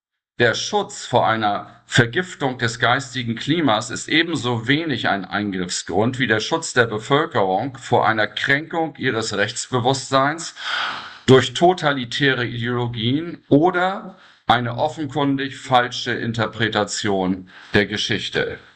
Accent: Germany; Das macht die EU und ich als Deutscher muss mich dafür entschuldigen

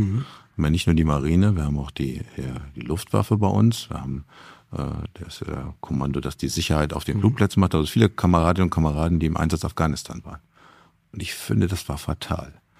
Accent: Wilhelmshaven, Lower Saxony, Germany; Ja, also nun bin ich in Wilhelmshaven geboren und auch mal aufgewachsen, habe dann auch da wieder gelebt. Das schafft eine enge Verbindung mit Küste. Also ich bin einfach ein Küsten- und Hafenmensch.

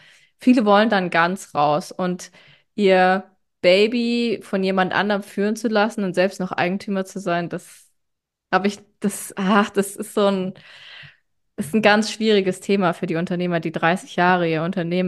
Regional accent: Frankfurt, Hesse, Germany; also born or lived in Karlsruhe; bin 31, komme ganz ursprünglich aus dem Badischen, aus der Karlsruher Region, bin aber in Frankfurt aufgewachsen und einige Jahre dort zur Schule gegangen, beziehungsweise im Taunus hinten dran. Das ist eigentlich eine super schöne Ecke mit der Nähe an die Großstadt

